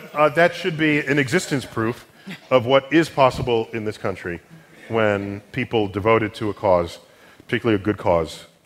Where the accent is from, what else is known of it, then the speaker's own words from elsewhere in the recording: United States; No. I'm an American.